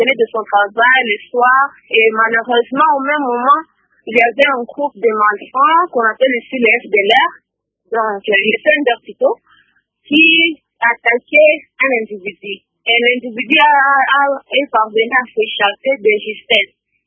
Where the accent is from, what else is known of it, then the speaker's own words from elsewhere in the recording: Bukavu, South Kivu, DR Congo; c'est un phénomène qui prend de plus en plus de l'ampleur ici chez nous à Bukavu